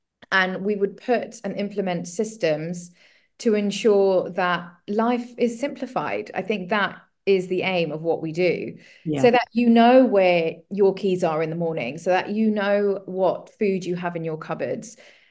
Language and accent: English; South Africa; also born or lived in Zimbabwe; So I actually grew up in Africa. So I grew up in South Africa, and then I lived in Zimbabwe.